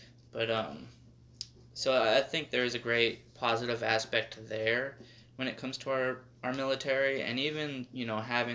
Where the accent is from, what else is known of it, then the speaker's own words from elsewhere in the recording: Arizona, United States; And I'm from Arizona.